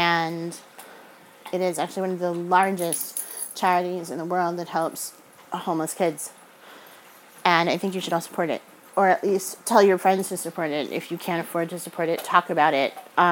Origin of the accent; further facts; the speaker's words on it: New Jersey, United States; accent: New Jersey; because I grew up in New Jersey when I was a little kid, and I used to go back every summer until I was 13